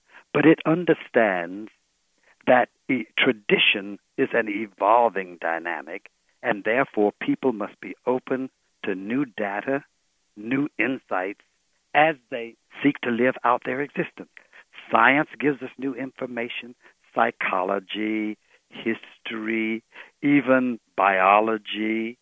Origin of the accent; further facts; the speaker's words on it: Bible Belt, United States; I grew up in the Black Pentecostal Church in the Bible Belt